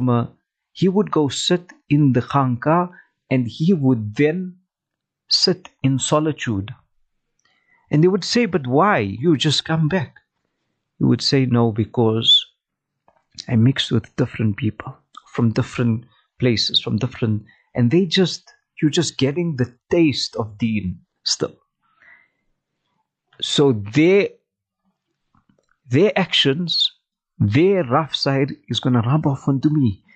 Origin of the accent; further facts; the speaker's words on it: South Africa; You feel uncomfortable as a South African youth, youngster.